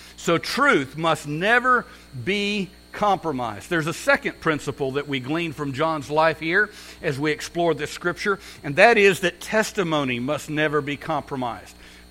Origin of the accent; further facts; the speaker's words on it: Ottumwa, Iowa, United States; because you see, I'm originally from Ottumwa, Iowa, I made my way back to a little church.